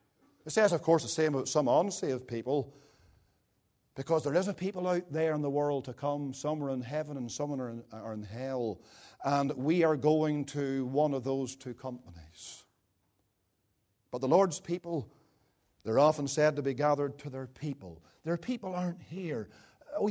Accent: United Kingdom; and I think we're all British here as far as I know

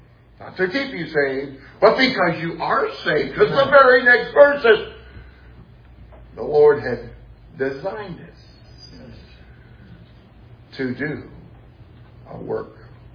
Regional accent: Oakland, California, United States; born there; now in Arkansas, United States; Now, I've traveled a bit in this country. I was born in Oakland, California, and I've spent time in quite a few states. I've seen both coasts. And I've spent, well, more than half my preaching life in Arkansas.

